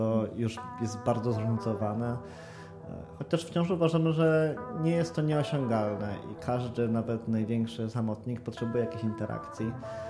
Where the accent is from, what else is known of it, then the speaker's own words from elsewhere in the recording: Katowice, Silesian Voivodeship, Poland; Ja z racji tego, że jestem z Katowic, bardziej angażowałem się w problemy katowickie niż gliwickie